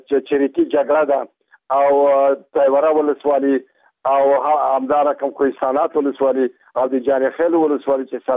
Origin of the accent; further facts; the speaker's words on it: Paktia, Afghanistan; زه خپله د پکتیا یم د چکپنې ولسوالۍ یم،